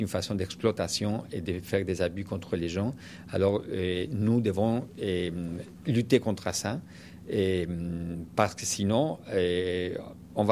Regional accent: Spain; French is a second language; malheureusement, je suis d'Espagne, j'ai vu ça, et en Espagne, on a eu aussi

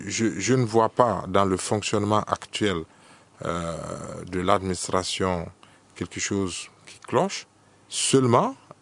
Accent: Mali; Comme on le dit chez nous au Mali, c'est le papier qui est tout.

